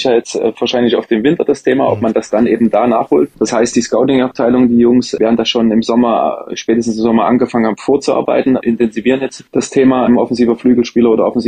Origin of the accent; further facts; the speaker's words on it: Dresden, Saxony, Germany; born there; als gebürtiger Dresdner